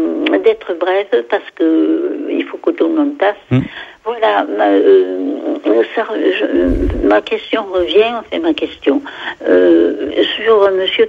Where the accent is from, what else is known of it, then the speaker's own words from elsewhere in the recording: France; puisque nous sommes français, eh bien, je parle pour moi personnellement